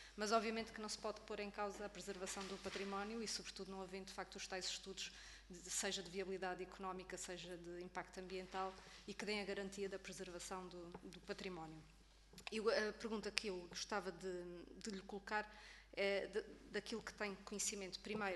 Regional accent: Azores, Portugal; sou açoriana, eleita pelos Açores, sou da vizinha Ilha do Faial

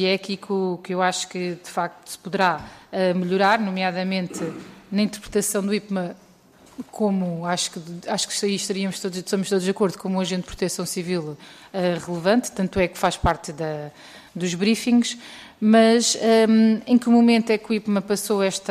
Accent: Leiria, Portugal; eu também sou de Leiria

